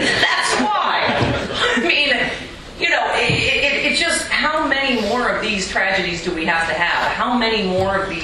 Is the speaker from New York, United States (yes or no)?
yes; Lockport, New York, United States; I'm actually from Lockport, New York, which was built by Harrison Radiator.